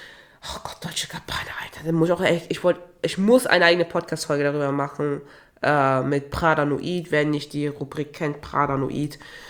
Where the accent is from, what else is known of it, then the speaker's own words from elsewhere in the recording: Togo; ich komme ja auch ursprünglich aus Togo